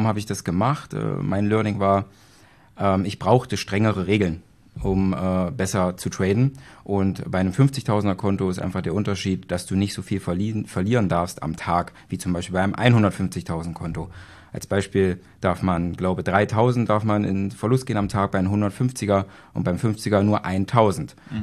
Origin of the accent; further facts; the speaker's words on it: Magdeburg, Saxony-Anhalt, Germany; ich komme aus Magdeburg, also das Glück eine Stunde von hier entfernt von Markus. Ich vergesse immer mein Alter, ich bin 88 geboren, 33 Jahre alt